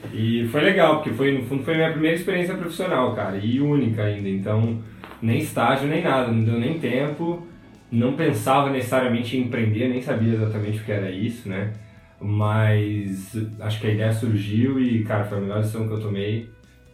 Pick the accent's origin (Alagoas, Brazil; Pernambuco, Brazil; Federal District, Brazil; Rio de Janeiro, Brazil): Rio de Janeiro, Brazil; born there; moved away as an adult; now in São Paulo, Brazil; eu nasci no Rio de Janeiro, no subúrbio, né? Vim para São Paulo para estudar economia na FEA e quando eu entrei não falava inglês